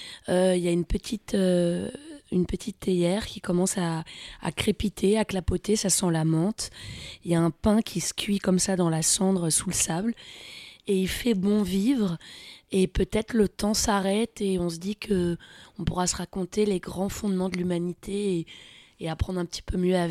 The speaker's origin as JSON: {"language": "French", "region": "Île-de-France", "country": "France", "tie": "born or raised there", "said": "J'ai grandi vers Melun, Fontainebleau, dans la forêt."}